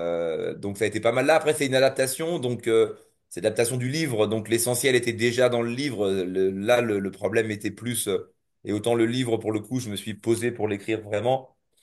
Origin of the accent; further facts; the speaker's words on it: Montreuil, Île-de-France, France; En plus, elle habite Montreuil, là où j'ai grandi.